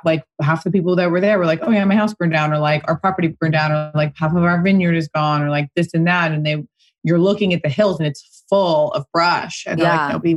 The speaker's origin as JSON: {"language": "English", "town": "Pasadena", "region": "California", "country": "United States", "tie": "born or raised there", "said": "I grew up in Pasadena, and now it's like, it's so expensive to live."}